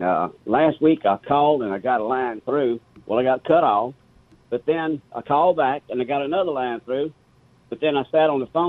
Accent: Louisiana, United States; I'm from Louisiana, LSU is my team, of course.

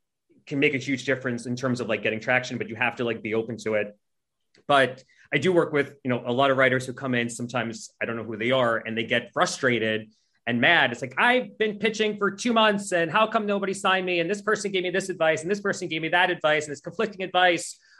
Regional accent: Chile; English is a second language; moved away; This is not me, but I immigrated from Chile, and the first political figure I saw when I came here was this one.

